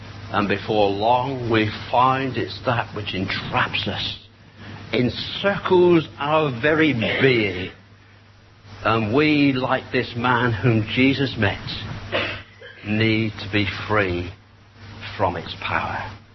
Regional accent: United Kingdom; I'm going to show that I'm British.

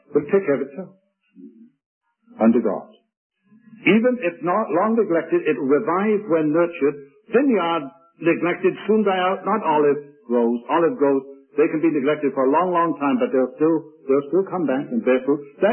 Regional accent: United Kingdom; When I was a boy growing up in Britain

